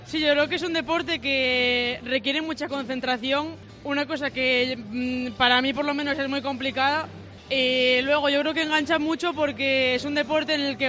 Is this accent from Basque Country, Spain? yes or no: no; Oviedo, Asturias, Spain; De Asturias, de Oviedo.